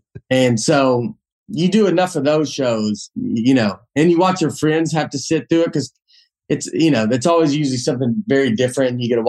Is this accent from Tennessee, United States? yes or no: yes; Old Hickory, Tennessee, United States; now in New York, United States; I've lived in New York for a year and a half at this point. I'm from Old Hickory, Tennessee, and I'm sitting in a wine bar in New York.